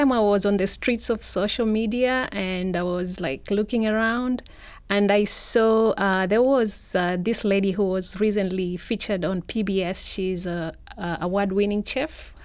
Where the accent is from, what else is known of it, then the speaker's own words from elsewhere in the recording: Mombasa, Mombasa County, Kenya; You know, I'm from Mombasa. So Mombasa people are known for their cooking skills.